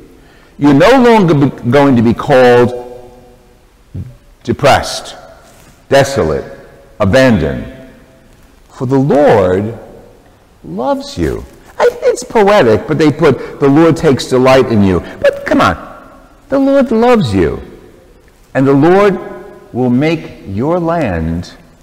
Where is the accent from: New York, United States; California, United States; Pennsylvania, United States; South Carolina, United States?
New York, United States; I'm from New York, and I snowbird in and out of here periodically